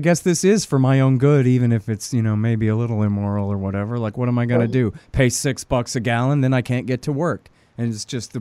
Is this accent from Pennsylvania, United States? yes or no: no; Texas, United States; Yeah, well, whatever. I'm a Texan man.